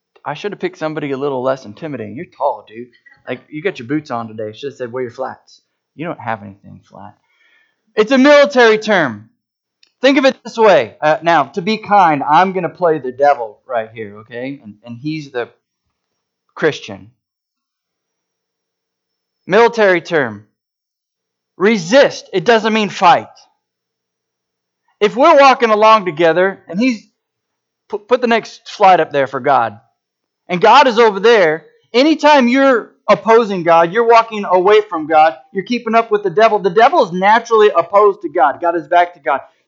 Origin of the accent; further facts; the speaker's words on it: United States; Oh, wait, I'm an American. I have freedom.